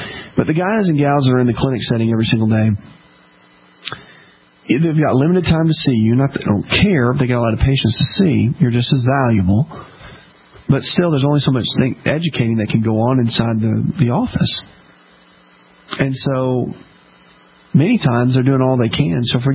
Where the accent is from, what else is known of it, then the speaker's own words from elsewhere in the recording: the South, United States; So in the South, we've always been, which I am from the South